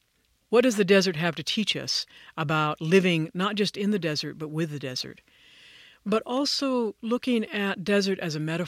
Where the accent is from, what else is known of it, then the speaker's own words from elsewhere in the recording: Arizona, United States; now in Santa Fe, United States; For me, growing up in Arizona, with the parents that I had and the time that I grew up there, desert was seen as a place to call home.